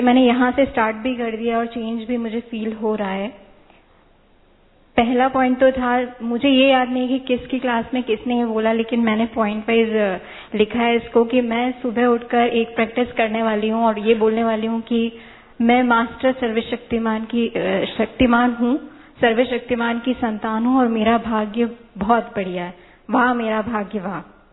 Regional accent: Pune, Maharashtra, India; मैं पूना से आई हूँ।

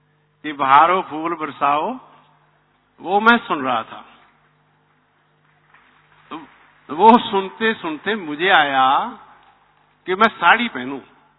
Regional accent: Punjab, India; तो मैं तो छोटे से गांव है पंजाब में, वहां का रहने वाला हूँ

